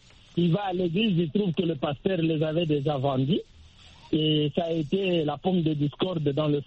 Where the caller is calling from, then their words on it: DR Congo; chez nous en République démocratique du Congo